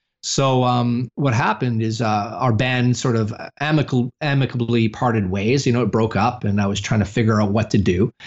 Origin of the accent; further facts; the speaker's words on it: Ontario, Canada; now in United States; I'm originally from Canada. Mm-hmm. And I was in the woods outside of Ottawa in this cabin on a lake.